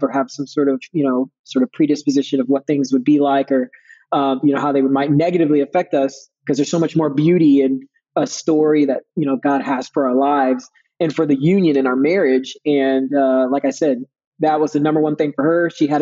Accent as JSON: {"language": "English", "town": "Augusta", "region": "Georgia", "country": "United States", "tie": "born or raised there", "said": "I went to high school in Augusta, Georgia. So I grew up in Augusta. For most of my, like, middle school, high school, I'm actually more of a military brat."}